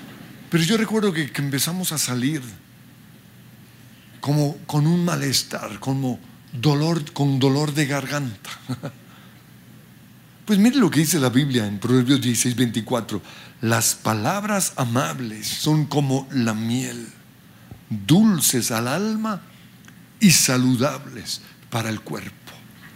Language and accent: Spanish; Colombia; hoy hay noticias que nos están llenando como colombianos de odio